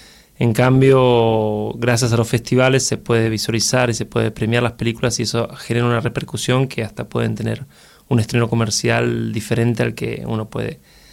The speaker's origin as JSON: {"language": "Spanish", "country": "Argentina", "said": "Yo como productor argentino tengo siempre ese deseo de armar un..."}